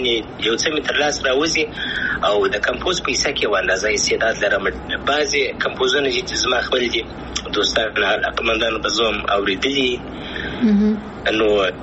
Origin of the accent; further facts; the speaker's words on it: Afghanistan; ستاسې مخکنی سوال افغانستان خو زما دی زه افغان یم انشاءالله بیا به افغانستان ته ولاړ سم انشاءالله